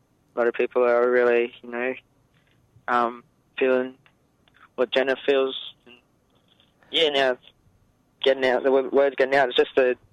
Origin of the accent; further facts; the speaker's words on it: Townsville, Queensland, Australia; also born or lived in Brisbane / Melbourne; now in Queensland, Australia; I was born in Townsville. I grew up there. I went to high school in Brisbane in Queensland and, just moved to Melbourne, but I'm back up in Queensland right now. But, yeah, I'm from North Queensland.